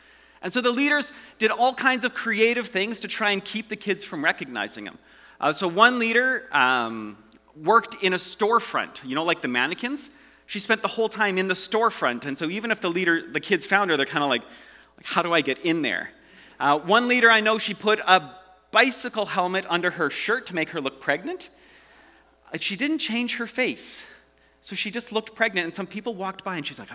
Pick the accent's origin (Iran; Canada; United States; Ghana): Canada; Edmonton, Alberta; I grew up in Edmonton, so this was at West Edmonton Mall.